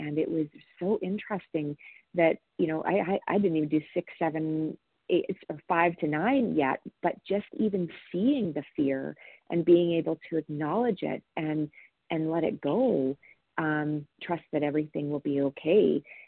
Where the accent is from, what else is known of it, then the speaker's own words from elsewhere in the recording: Alberta, Canada; I am from Alberta, Canada